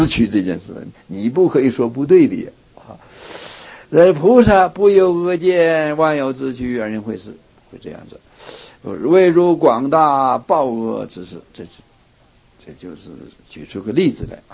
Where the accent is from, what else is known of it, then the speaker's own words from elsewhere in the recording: Qiqihar, Heilongjiang, China; 我小时候在学校读书，在齐齐哈尔。在满洲国的时候，齐齐哈尔是黑龙江省的省会